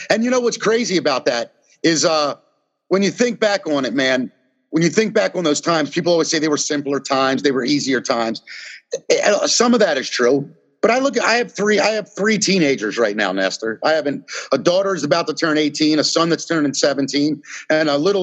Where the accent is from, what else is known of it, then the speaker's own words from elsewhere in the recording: Baltimore, Maryland, United States; Yeah, right. Actually, I'm Lauraville, right below Hamilton, little Herring Run Park.